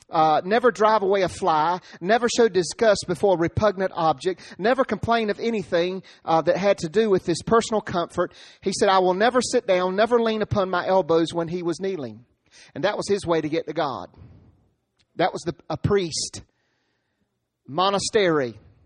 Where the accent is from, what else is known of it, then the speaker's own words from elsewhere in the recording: Rocky Mount, North Carolina, United States; When I was 5 years old, before I even knew the ABCs, I was stealing from White Supermarket in Rocky Mountain.